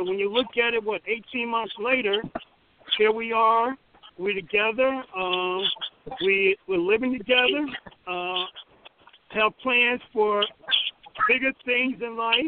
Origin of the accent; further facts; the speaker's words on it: Newark, New Jersey, United States; I grew up in Newark, New Jersey, went to Howard University undergrad.